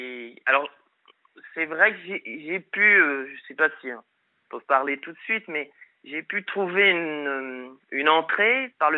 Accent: Montpellier, Occitanie, France; Et moi, je viens du sud de la France, donc je viens de Montpellier.

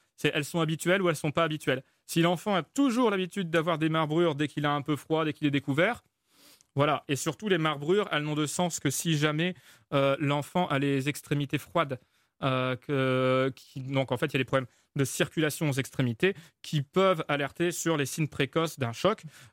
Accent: France; on est français

